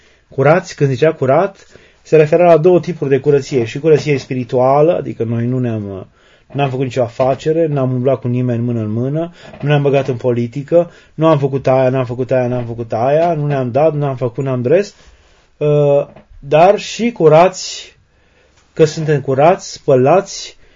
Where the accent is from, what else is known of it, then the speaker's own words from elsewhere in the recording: Oltenia, Romania; noi suntem olteni